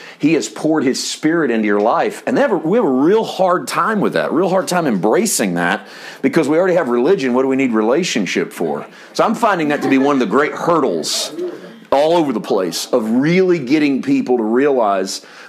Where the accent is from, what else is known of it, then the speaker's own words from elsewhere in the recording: Midwest, United States; I was born and raised in the Midwest, Mid-South, and very religious part of the country.